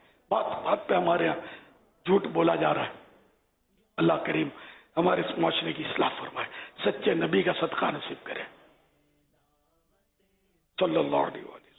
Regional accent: Karachi, Sindh, Pakistan; 6 ماہ کی عمر تھی اس وقت میری. تو یہ میں کراچی میں ہی پیدا ہوا.

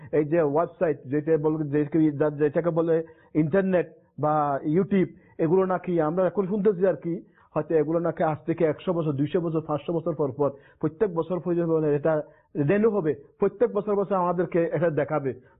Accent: Bangladesh; আমরা তো মানে কি মানে আমরা বাংলাদেশের মানুষ, এবং হয়তো আমরা বহির্বিশ্বের দিকে থাকালে চলবে না

